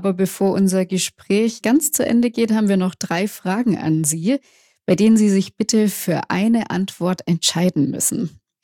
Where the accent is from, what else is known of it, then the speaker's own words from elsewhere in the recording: Baden-Württemberg, Germany; Verständlicherweise, sage ich als Schwäbin.